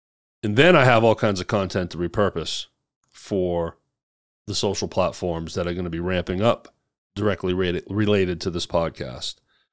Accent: Hernando, Mississippi, United States; now that I have a local studio in my hometown of Hernando, Mississippi.

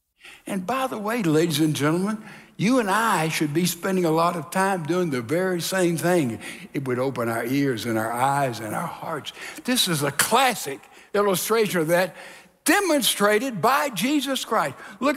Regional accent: Texas, United States; you know, I'm from the South, and we here in Texas, we open the door for ladies.

